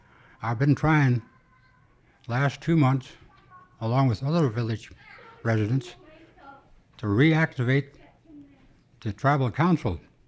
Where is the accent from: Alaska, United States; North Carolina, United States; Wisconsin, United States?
Alaska, United States; Birchwood; I grew up in the Birchwood area, and every once in a while, I meet a person, a friend, that would say, there's one of those rich Hikutna Indians.